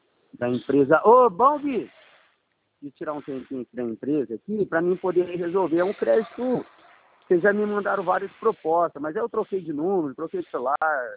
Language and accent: Portuguese; Ribeirão Preto, São Paulo, Brazil; eu sou aqui de Ribeirão Preto